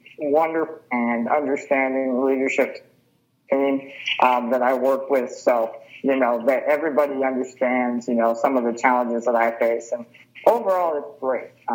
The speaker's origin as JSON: {"language": "English", "town": "Houston", "region": "Texas", "country": "United States", "tie": "born or raised there", "said": "And like I said, I grew up in Houston."}